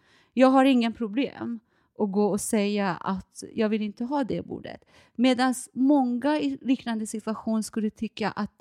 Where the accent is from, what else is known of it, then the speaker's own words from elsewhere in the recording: Iran; Swedish is a second language; now in Sweden; Men eftersom jag kommer från Iran och jag är uppvuxen där, så om man skulle jämföra kulturellt, så i Iran är mänskliga rättigheter inte självklara.